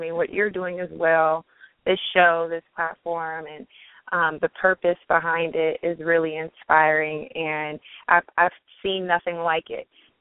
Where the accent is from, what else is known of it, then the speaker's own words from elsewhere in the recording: Pasadena, California, United States; I'm originally from Pasadena, California, and I'm a freelance wardrobe stylist.